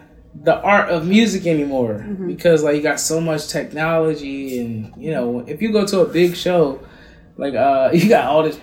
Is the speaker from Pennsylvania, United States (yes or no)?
yes; Philadelphia, Pennsylvania, United States; because I'm from West Philly … the whole Fresh Prince thing.